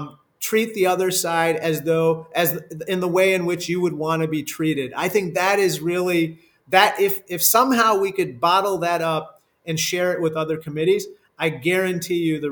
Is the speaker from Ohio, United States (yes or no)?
no; Peoria, Illinois, United States; also born or lived in India; I'm an immigrant. I'm one of the few naturalized citizens in Congress. I was born in India and grew up in Peoria, Illinois, of all places.